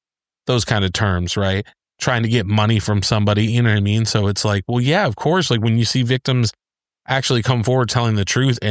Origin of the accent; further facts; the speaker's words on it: Michigan, United States; growing up in Michigan, I grew up around a lot of Canadian people, and so just their way of talking.